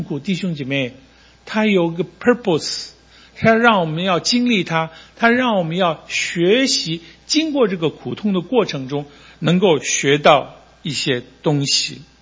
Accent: Taiwan; 我告诉你，我们小的时候，我是台湾长大啊，台湾长大的

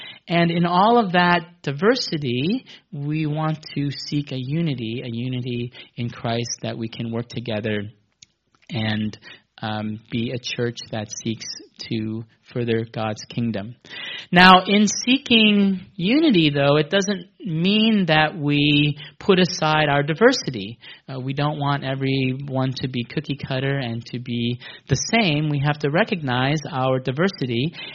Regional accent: the North, United States; Northerners like myself, and we have people who are Southerners and part of Southern culture, and we're American, we're culturally American, but there are differences.

